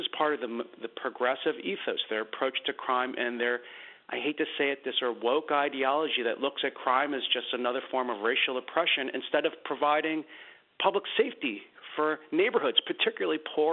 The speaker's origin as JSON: {"language": "English", "town": "Philadelphia", "region": "Pennsylvania", "country": "United States", "tie": "born or raised there", "said": "including my home city where I grew up in Philadelphia"}